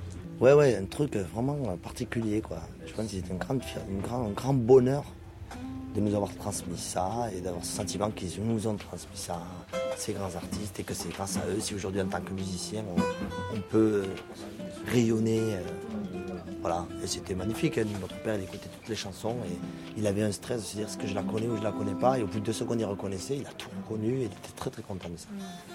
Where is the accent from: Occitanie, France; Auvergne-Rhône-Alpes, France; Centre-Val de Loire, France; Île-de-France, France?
Occitanie, France; Toulouse; accent: Toulouse; même avec notre accent toulousain, qui d'ailleurs est bien là, même en kabyle et en arabe.